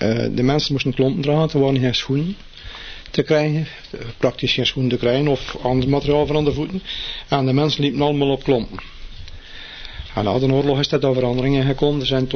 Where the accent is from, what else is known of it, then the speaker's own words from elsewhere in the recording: Maldegem, East Flanders, Belgium; In Maldegem op Meuntje. Dat is Café Molentjesplein. Dat was mijn thuis daar. Mijn vader was daar klompenmaker. En hier het café. En daar ben ik dus geboren.